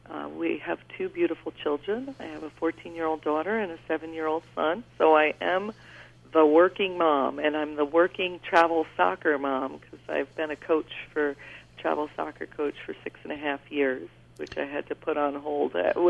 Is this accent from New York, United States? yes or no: yes; New York, United States; me being born and raised in Dutchess County, it was natural for me to want to run for this particular seat, because I'm raising my family here.